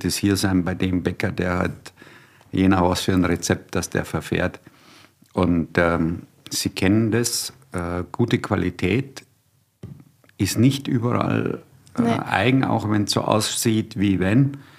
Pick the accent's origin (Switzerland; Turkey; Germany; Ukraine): Germany; Munich, Bavaria; born there; ich bin einer der wenigen gebürtigen Münchner.